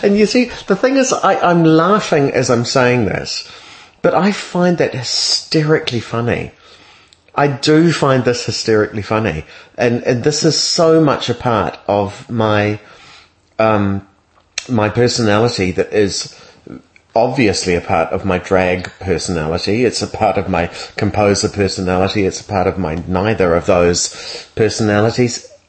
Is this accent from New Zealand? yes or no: yes; New Zealand; no, I'm from New Zealand. I'm doing a master's in composition. I'm going to be the worst in the class. I'm from the bottom of the world.